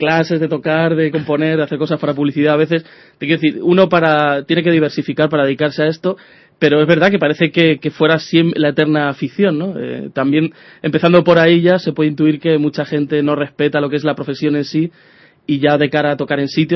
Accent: Leganés, Community of Madrid, Spain; diría simplemente que soy un cantautor de Leganés.

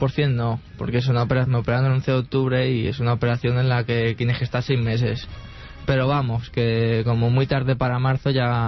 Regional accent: Barajas de Melo, Castilla-La Mancha, Spain; now in Madrid, Spain; Sí, yo soy de allí. Lo que pasa es que me moví en Madrid, pero soy de allí.

